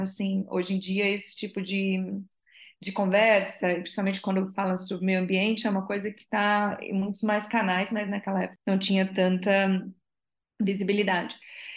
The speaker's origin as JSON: {"language": "Portuguese", "country": "Brazil", "also_born_or_lived": "England", "moved": "yes", "lives_now": "Lisbon, Portugal", "said": "eu sou brasileira, mas eu já moro há 18 anos na Europa, morei 15 anos na Inglaterra e tem 3 anos agora que eu moro aqui em Lisboa. Portanto, estou falando de Lisboa, em Portugal."}